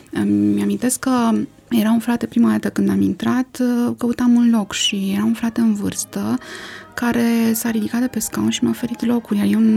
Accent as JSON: {"language": "Romanian", "town": "Brăila", "region": "Brăila County", "country": "Romania", "tie": "born there", "said": "M-am născut în Brăila."}